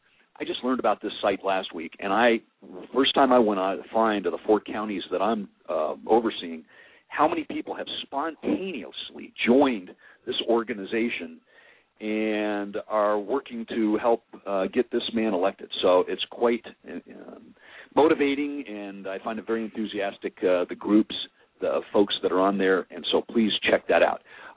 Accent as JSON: {"language": "English", "region": "Florida", "country": "United States", "said": "but you know that I'm from South Florida."}